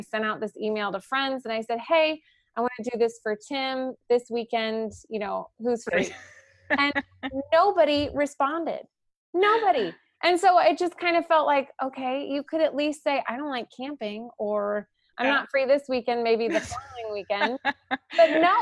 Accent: St. Louis, Missouri, United States; where I grew up in St. Louis, Missouri, and it's a big Catholic city.

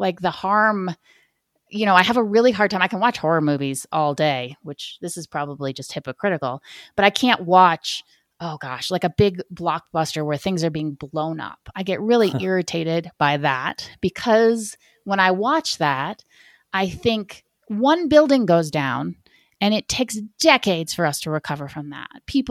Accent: Ohio, United States; I grew up in Ohio where the trees, you know, it was completely tree covered, and now it's not.

